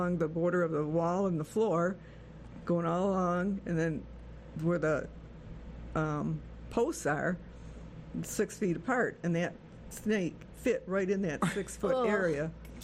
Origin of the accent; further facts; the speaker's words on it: Michigan, United States; I'm from Michigan.